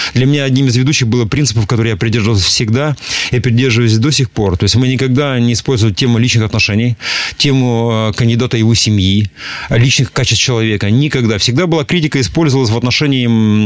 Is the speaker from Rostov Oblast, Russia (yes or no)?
no; Perm Krai, Russia; учитывая, что я человек местный, я тут родился и вырос в Пермской области, в Пермском крае, я тут живу